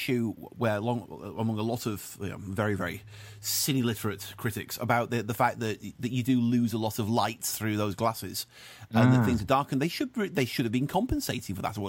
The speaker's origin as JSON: {"language": "English", "region": "England", "country": "United Kingdom", "said": "But I am actually English"}